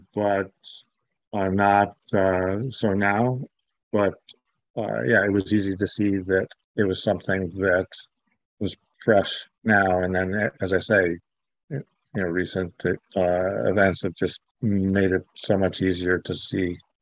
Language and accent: English; New York, United States; Yeah, so I came from Western New York. I grew up knowing a couple of Blacks. There was two families that lived in my small town.